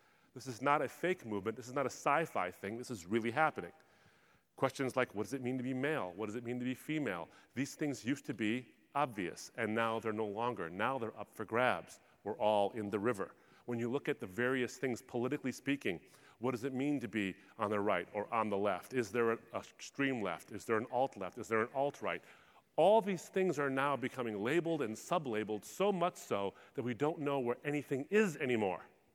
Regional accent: Michigan, United States; Now, I'm from the Great Lakes State. The largest freshwater lakes in the world surround my state.

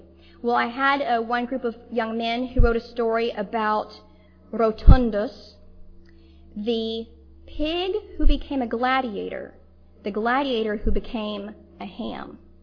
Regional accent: Texas, United States; I'm from Texas, so it's like the Aggies and the Longhorns.

